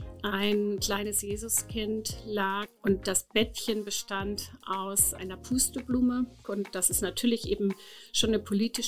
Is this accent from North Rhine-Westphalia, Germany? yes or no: no; Schleswig-Holstein, Germany; Also ich bin ja aufgewachsen in Schleswig-Holstein und komme aus einem sozusagen lutherischen Haus.